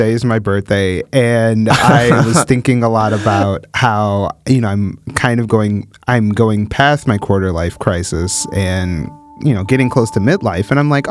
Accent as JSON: {"language": "English", "region": "Midwest", "country": "United States", "said": "because I am from the Midwest and, you know, the Rust Belt is very close."}